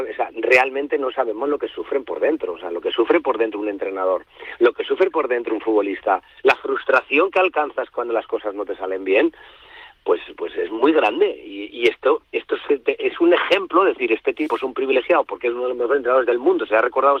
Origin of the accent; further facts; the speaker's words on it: Puertollano, Castilla-La Mancha, Spain; Y es entre Andalucía del Norte y Castilla-La Mancha del Sur. Es decir, como yo soy de Puerto Llano